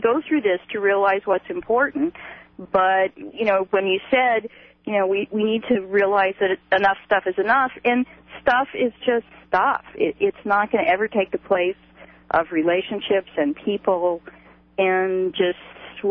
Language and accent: English; Los Angeles, California, United States; born there; I was born in Los Angeles, did all my training in California.